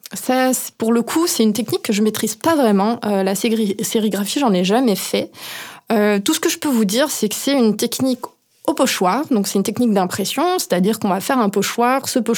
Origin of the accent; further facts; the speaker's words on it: Grand Est, France; moi, je viens de l'Est de la France, je viens des Vosges, de l'Alsace.